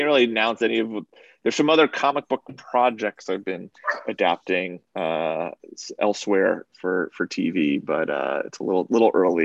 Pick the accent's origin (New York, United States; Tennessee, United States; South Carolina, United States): New York, United States; Westchester; I grew up in Westchester